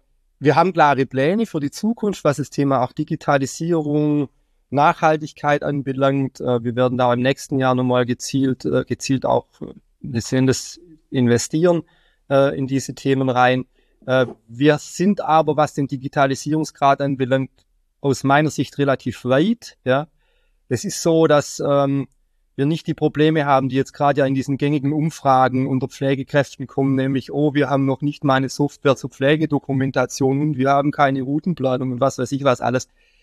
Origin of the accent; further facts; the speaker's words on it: Baden-Württemberg, Germany; Ich komme ursprünglich aus Baden-Württemberg